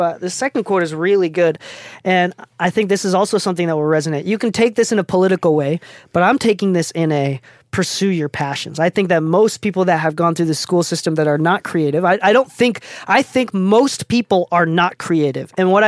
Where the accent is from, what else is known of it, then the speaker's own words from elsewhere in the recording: Japan; English is a second language; I'm from Japan. I'm not even from the States. I don't know how I started speaking English. English wasn't even my first language.